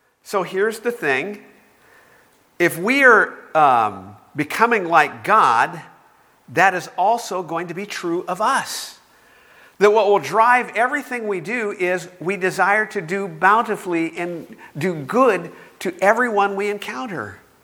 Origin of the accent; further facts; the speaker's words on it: Bakersfield, California, United States; And one of the things that always happened when growing up in Bakersfield, we'd always go to Brock's. It was the department store downtown.